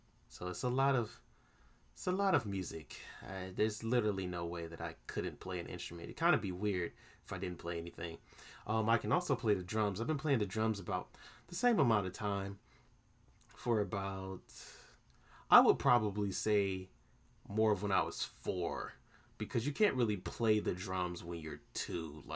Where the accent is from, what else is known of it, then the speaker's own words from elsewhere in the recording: Atlanta, Georgia, United States; Oh, I also forgot to mention that I am from Atlanta, Georgia.